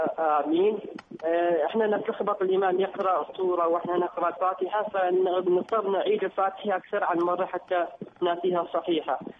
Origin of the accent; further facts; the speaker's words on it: Oman; احنا بجائحة كورونا عندنا في سلطنة عمان الحظر الساعة 8 مساء إلى 5 الفجر